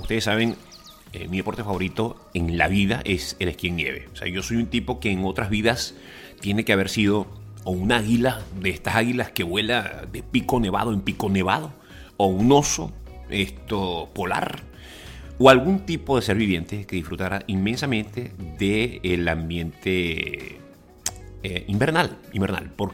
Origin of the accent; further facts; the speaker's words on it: Venezuela; me dice, ¿de dónde eres tú? Y yo le digo, bueno, de Venezuela